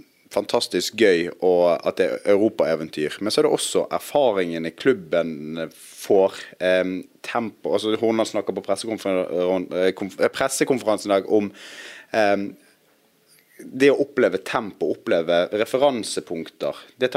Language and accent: Norwegian; Bergen, Vestland, Norway; Ja, jeg er jo bergenser